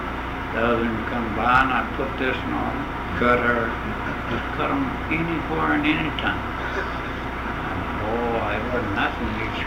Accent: Kennedale, Texas, United States; I was born in Kennedale, Texas, a mile and a half east of Kennedale.

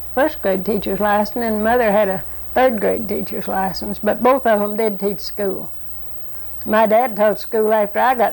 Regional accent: Arkansas, United States; Well, I grew up in Sharp County, Arkansas. All about the center of the county, I guess, and had five sisters and one brother.

